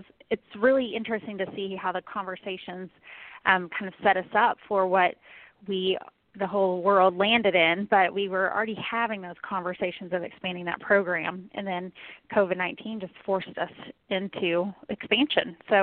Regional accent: Oklahoma, United States; now in Broken Arrow, United States; I did not grow up in Broken Arrow. I grew up in Oklahoma in the southeast area, but I have lived in Broken Arrow for about 20 years now.

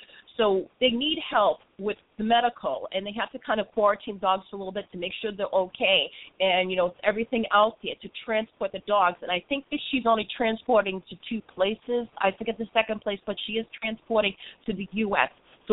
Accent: Boston, Massachusetts, United States; I'm originally from Boston, so I try to pronounce it as best as I can.

